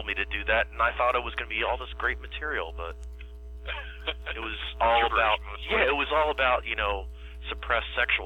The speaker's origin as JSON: {"language": "English", "region": "Ohio", "country": "United States", "said": "actually from Ohio. I thought I'd be hearing, like, a Kentucky accent."}